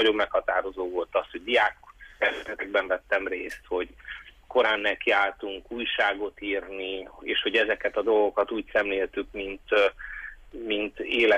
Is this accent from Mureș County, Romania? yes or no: yes; Târgu Mureș, Mureș County, Romania; Ugye Vásárhelyen kövesdombi gyerekként kezdtem, aztán Tudorban cseperedtem fel